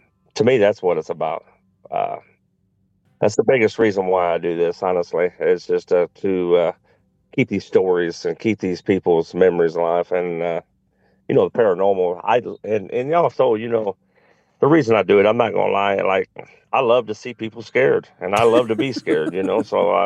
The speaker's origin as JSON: {"language": "English", "region": "Michigan", "country": "United States", "tie": "born or raised there", "said": "I was actually born. I was born and raised in Michigan."}